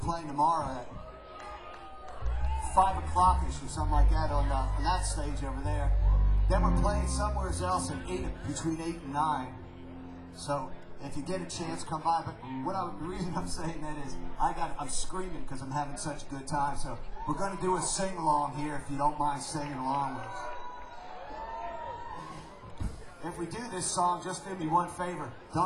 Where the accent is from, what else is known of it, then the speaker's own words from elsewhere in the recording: Philadelphia, Pennsylvania, United States; accent: New York; I have a kind of a New York accent, but there's a tiny little southern accent. But my southern accent I'm from South Philadelphia.